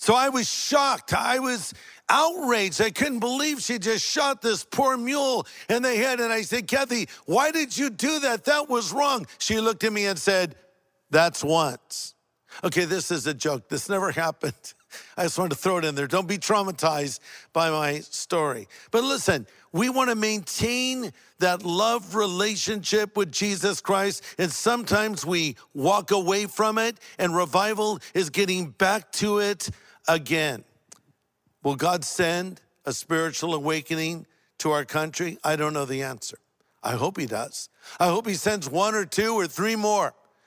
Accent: California, United States; I'm from California.

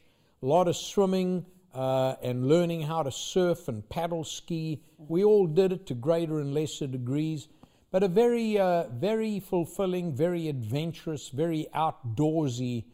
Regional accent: KwaZulu-Natal, South Africa; And this is on the southern tip of Africa, where I grew up on Upper East Coast in Zululand.

